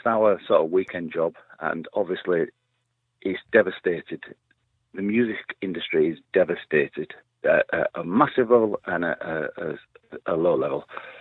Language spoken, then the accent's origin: English; Leeds, Yorkshire and the Humber, United Kingdom; from Leeds.